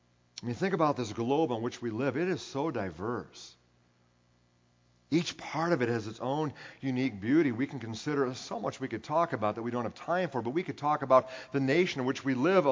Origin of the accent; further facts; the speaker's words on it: Iowa, United States; also born or lived in California; I'll never forget, you know, growing up in Northwest Iowa and not looking around, I realized. When we moved back from California to Iowa back in 1991